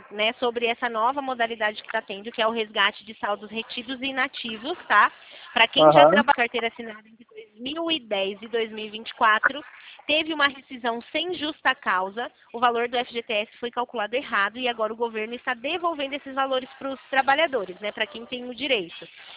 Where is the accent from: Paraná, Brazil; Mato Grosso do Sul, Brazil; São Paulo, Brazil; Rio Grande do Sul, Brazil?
São Paulo, Brazil; Presidente Prudente